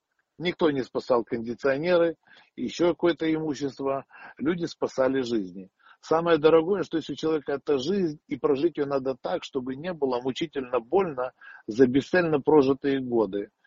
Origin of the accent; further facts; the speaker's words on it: Khmelnytskyi, Khmelnytskyi Oblast, Ukraine; я сам родом из Хмельницкого